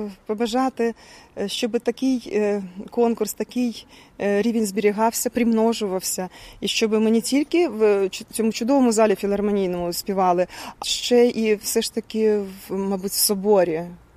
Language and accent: Ukrainian; Veliky Novgorod, Novgorod Oblast, Russia; Ukrainian is a second language; now in Ukraine; я сама з Росії. Я народилася у Великому Новгороді, я там навчалася. І навчалася потім в Нижньому Новгороді, той, що Горький був, в Росії.